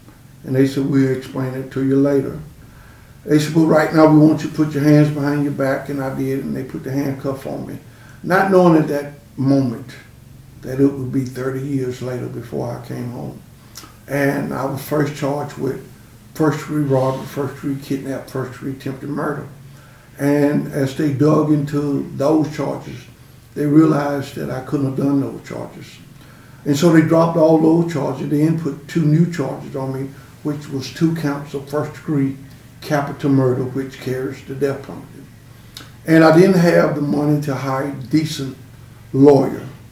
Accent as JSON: {"language": "English", "region": "Alabama", "country": "United States", "tie": "born or raised there", "said": "Well, growing up in Alabama, I had the privilege of, I call it living a great life."}